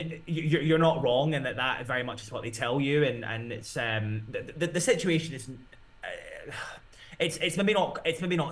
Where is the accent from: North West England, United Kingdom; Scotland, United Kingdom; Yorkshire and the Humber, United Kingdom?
Scotland, United Kingdom; now in Germany; I'm living in Germany, originally from the UK, I'm originally from Scotland.